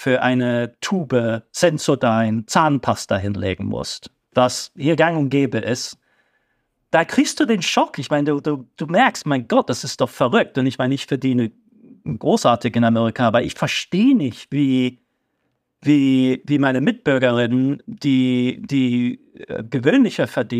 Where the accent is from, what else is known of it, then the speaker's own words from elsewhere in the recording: West Germany, Germany; Ich bin damit in Westdeutschland aufgewachsen.